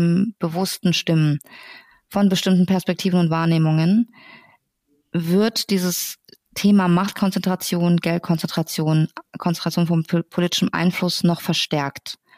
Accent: Iran; now in Germany; So, ich stamme aus dem Iran

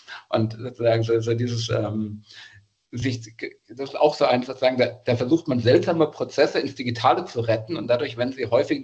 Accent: Bavaria, Germany; aus Bayern komme ich

